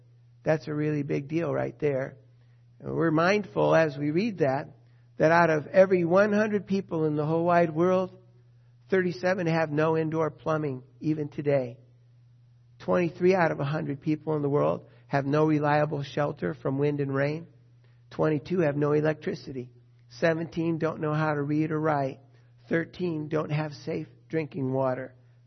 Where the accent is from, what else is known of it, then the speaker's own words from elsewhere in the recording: United States; born there; I was born in the United States, and right there, that's a pretty big deal.